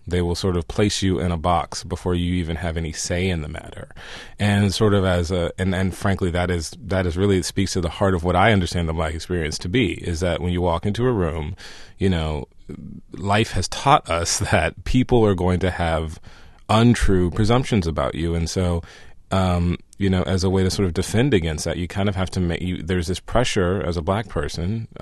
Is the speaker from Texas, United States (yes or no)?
yes; Houston, Texas, United States; But also, it was close to L.A., and, you know, I was from Houston, Texas.